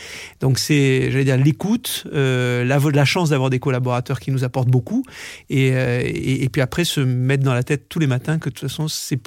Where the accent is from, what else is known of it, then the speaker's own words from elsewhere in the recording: France; comme on est français tous les deux, en fait, on a été élevés culturellement au fait qu'il fallait être dans la capitale